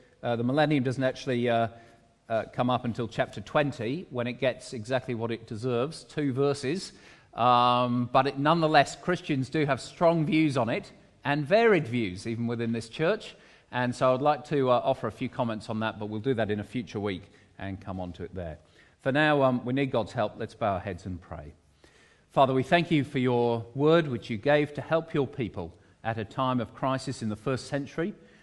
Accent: United Kingdom; Growing up in Britain in the 1970s and 1980s, I grew up with two wars

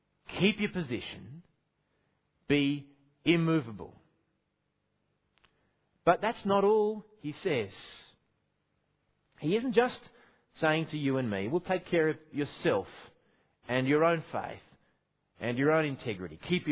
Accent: Australia; I'm tempted at this point to make a gratuitous shaky islands joke as an Australian visiting, but I won't.

